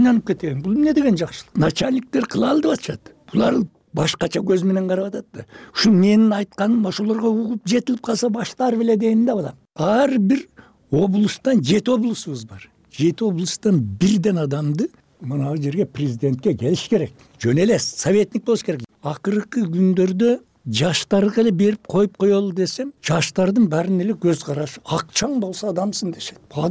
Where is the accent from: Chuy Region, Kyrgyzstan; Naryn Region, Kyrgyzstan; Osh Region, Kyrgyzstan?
Osh Region, Kyrgyzstan; Uzgen; мына мен например өзгөндүкмүн дедим.